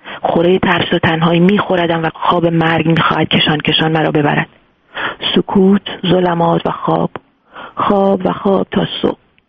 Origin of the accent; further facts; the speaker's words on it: Iran; moved away as an adult; من موقعی از ایران اومدم بیرون